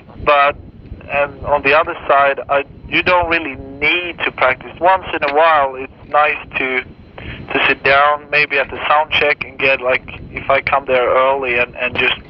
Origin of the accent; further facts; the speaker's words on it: Gothenburg, Västra Götaland, Sweden; In Gothenburg.